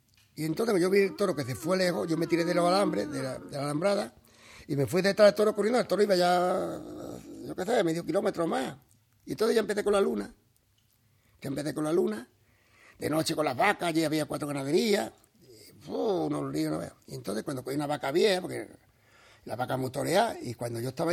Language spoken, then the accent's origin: Spanish; Palma del Río, Andalusia, Spain; moved away; Y a mi Palma también me ayuda mucho, porque me crié allí, conozco muchas cosas, pero bueno, yo tuve que salir de Palma también, porque yo allí no podía triunfar, porque no había medio, no había nada